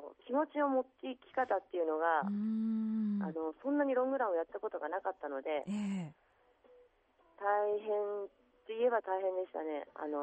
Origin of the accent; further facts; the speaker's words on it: Tokyo, Japan; 東京なんですけど。